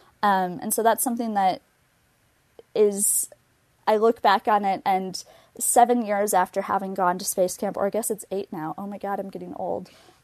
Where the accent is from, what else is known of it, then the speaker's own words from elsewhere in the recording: Minneapolis–Saint Paul, Minnesota, United States; so I grew up in the Twin Cities and was in public school my entire life